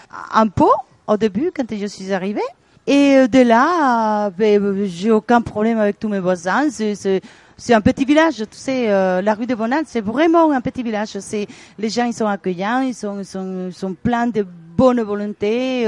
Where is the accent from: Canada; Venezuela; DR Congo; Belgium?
Venezuela; French is a second language; now in Rodez, France; Je viens de Venezuela.